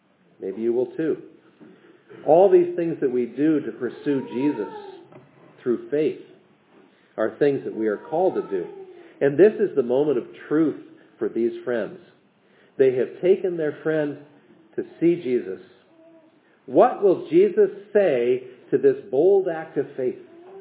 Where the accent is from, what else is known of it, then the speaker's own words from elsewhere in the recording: West Coast, United States; I knew a preacher when I was growing up on the West Coast, and he had no arms.